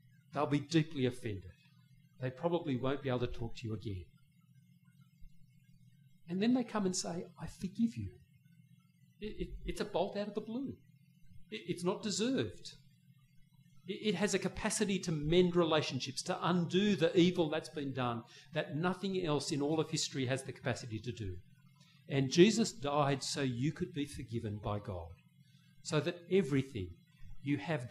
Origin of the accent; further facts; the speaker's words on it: Australia; I'm like that as an Australian.